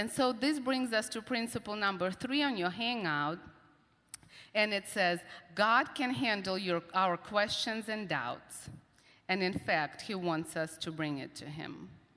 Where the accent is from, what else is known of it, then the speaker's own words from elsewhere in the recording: Russia; English is a second language; now in United States; I was not born and raised in Texas or even Louisiana, so I'm from Russia. So we immigrated here, and we were 2 years into our immigration